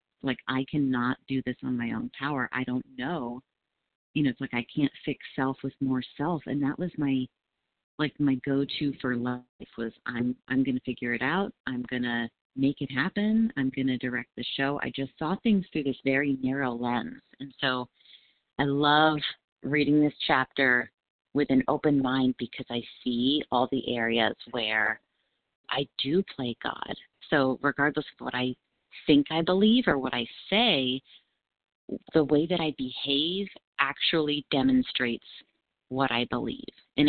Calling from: Colorado, United States; Good morning. … from Colorado.

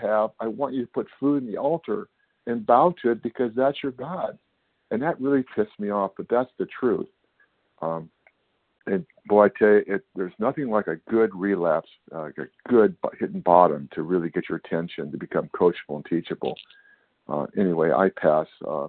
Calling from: California, United States; Good morning. Yes, this is … I'm calling from California.

